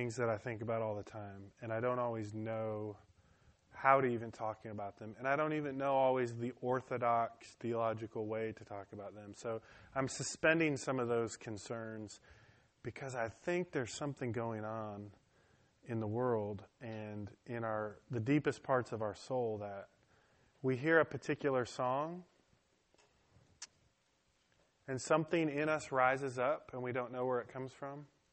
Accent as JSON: {"language": "English", "town": "Detroit", "region": "Michigan", "country": "United States", "tie": "born or raised there", "said": "I learned that in Detroit. I grew up in Detroit."}